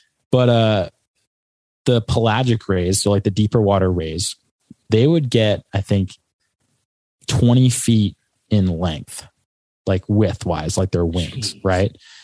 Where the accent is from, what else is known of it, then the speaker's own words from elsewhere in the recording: Rhode Island, United States; I go, I'm from Rhode Island. He goes, Long Island? And I go, no, Rhode Island.